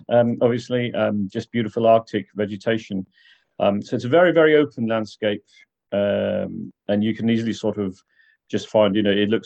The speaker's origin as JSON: {"language": "English", "region": "Wales", "country": "United Kingdom", "tie": "born or raised there", "said": "I was born in Snowdonia. So I spent much of my youth in those hills."}